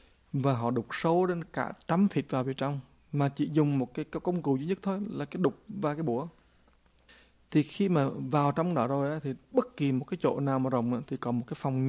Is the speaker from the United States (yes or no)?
yes; California, United States; Mà tại vì mình dân California mà đâu có bao giờ mình mặc cái áo đâu mà dày tịt đâu